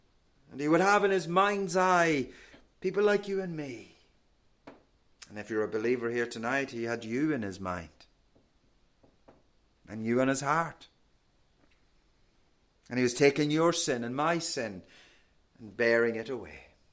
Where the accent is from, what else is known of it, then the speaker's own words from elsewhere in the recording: Ireland; I'm sure you all know I'm from Ireland. It's quite obvious.